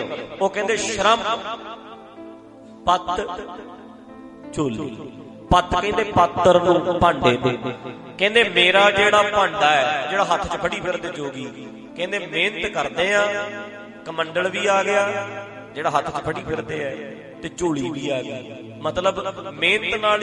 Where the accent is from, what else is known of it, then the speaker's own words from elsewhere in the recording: Punjab, India; ਅਸੀਂ ਵੀ ਪੰਜਾਬੀ ਹਾਂ, ਅਸੀਂ ਵੀ ਸਿੱਖ ਕੌਮ ਵਿੱਚ ਆਉਂਦੇ ਹਾਂ